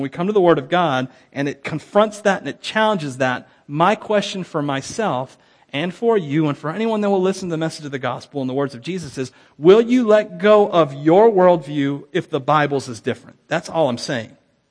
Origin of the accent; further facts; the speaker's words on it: Wauchula, Florida, United States; I grew up in Wachula. You can't get much more American than being from Wachula